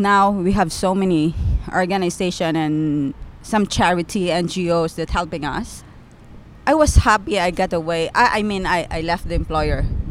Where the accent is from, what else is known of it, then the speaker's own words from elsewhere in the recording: Visayas, Philippines; I'm from Philippines, Visayas region, in between Bacolod and Cebu City.